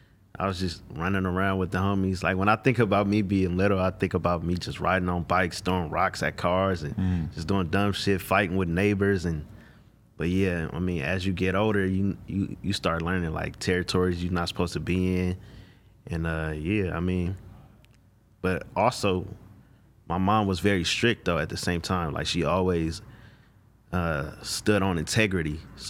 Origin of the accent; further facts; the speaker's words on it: Los Angeles, California, United States; also born or lived in Inland Empire; Absolutely. I'm from South Central LA. Grew up in my grandparents' area, 75th and Central.